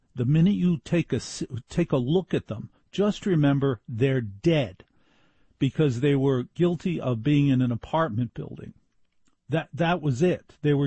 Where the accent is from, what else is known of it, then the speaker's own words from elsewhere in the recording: New Jersey, United States; Yes, because I'm from Jersey.